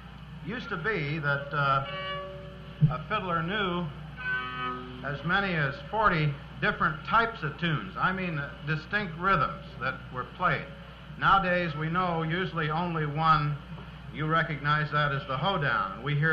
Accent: Montana, United States; we're from Montana. We think of Montana as our home, even though we live in New York State now.

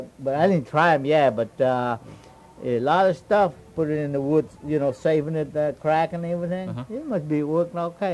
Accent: Everglades, Florida, United States; And I'm from Everglades, but it's a Miccosukee Tribe reservation now, but before it just open place and... So we were hunting and everything.

